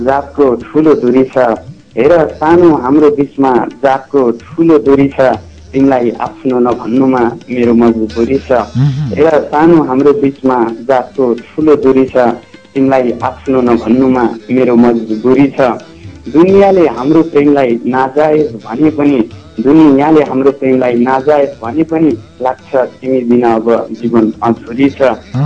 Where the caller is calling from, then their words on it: Bharatpur, Bagmati, Nepal; बोलिरहेको छु भरतपुरबाट।